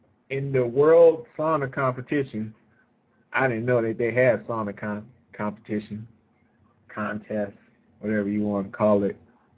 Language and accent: English; New Orleans, Louisiana, United States; being I'm from New Orleans, Louisiana. You know, they do the crab broils down there.